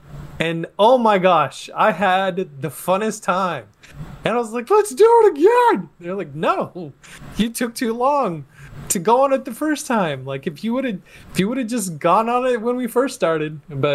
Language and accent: English; Montana, United States; Growing up in Montana, we didn't have a lot of roller coasters except for the fair every year.